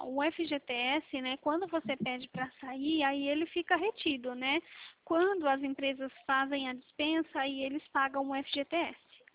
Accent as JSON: {"language": "Portuguese", "region": "São Paulo", "country": "Brazil", "said": "eu sou de São Paulo, né?"}